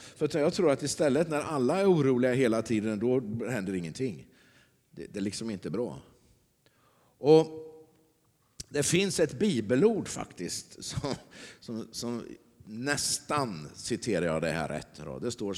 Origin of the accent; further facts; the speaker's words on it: Sweden; Jag är ju bara en svensk pastor.